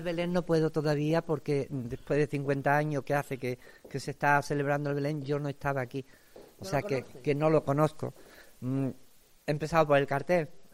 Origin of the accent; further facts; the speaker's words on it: Rociana, Andalusia, Spain; moved away; Yo soy nativa de Rociana, pero hija del mundo. Llevaba 50 años sin venir aquí a mi tierra, o sea, 50 años, no sin venir, sin vivir.